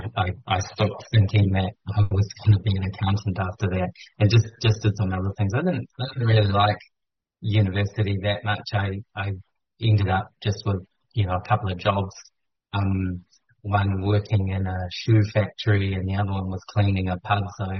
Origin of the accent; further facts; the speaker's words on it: Wellington, New Zealand; But I grew up here in Wellington with my mum and dad and two brothers.